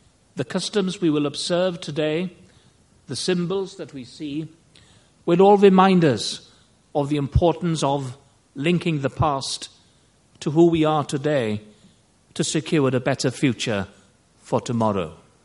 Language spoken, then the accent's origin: English; Wales, United Kingdom; he was mindful of the importance of the cultural traditions that we, as Welsh, also share with colleagues across the world.